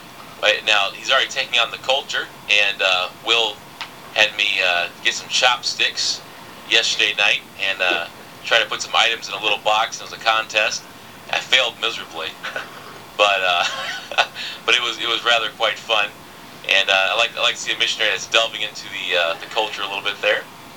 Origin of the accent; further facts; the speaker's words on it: Mobile, Alabama, United States; accent: southern; now in Ohio, United States; I came right from Mobile, Alabama, and so I had a pretty heavy southern accent.